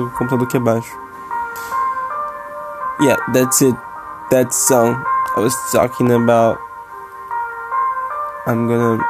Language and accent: English; Rio de Janeiro, Brazil; English is a second language; I'm from Rio, which is people from Brazil. They don't like that much my accent